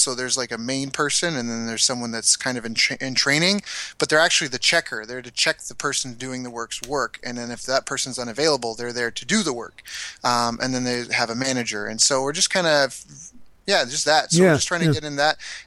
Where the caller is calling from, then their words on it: Kingston, Ontario, Canada; Right now, I am in Kingston, Ontario, Canada, and it is cold today.